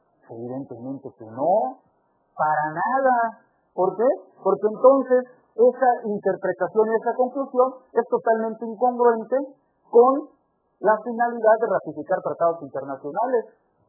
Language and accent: Spanish; United States; me refiero a nosotros como americanos